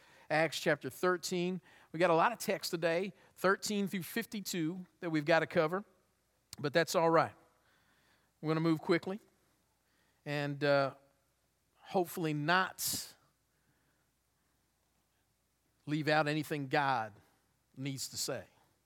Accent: New Jersey, United States; You know, in 1981, I was in the seventh grade, and I grew up in South Jersey.

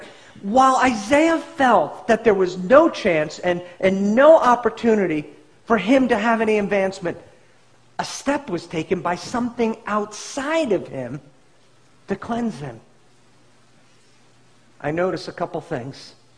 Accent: Long Island, New York, United States; now in Illinois, United States; I went to Stony Brook. I'm from Long Island. I'm at a thriving church here in Illinois.

